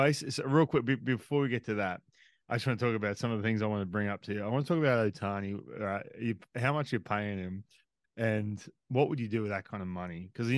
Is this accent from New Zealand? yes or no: no; Australia; I'm Australian.